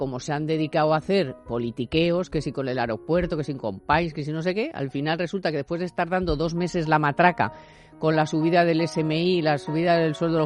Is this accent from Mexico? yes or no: no; Spain; como española